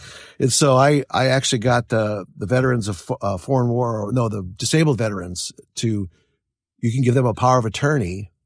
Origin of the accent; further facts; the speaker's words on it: South Dakota, United States; I grew up in South Dakota, never seen the ocean, never flew in an airplane.